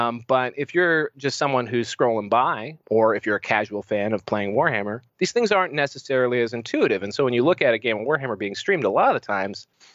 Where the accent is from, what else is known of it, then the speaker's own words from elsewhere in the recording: Canada; I'm from Canada.